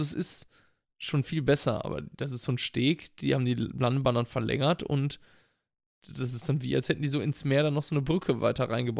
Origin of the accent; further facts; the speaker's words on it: Brazil; German is a second language; Also es ist schon super schwer für mich, als Brasilianer Portugiesisch aus Portugal zu verstehen.